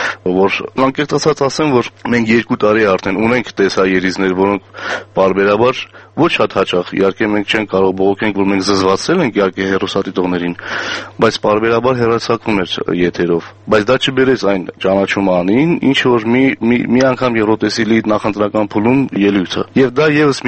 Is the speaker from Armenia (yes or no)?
yes; Vanadzor, Lori, Armenia; born there; իմ հայրական կողմը Թբիլիսը հայեր են, մայրական կողմս Մշեցի, բայց ես ծնվել եմ քաղաք Վանաձորում, Գիրովական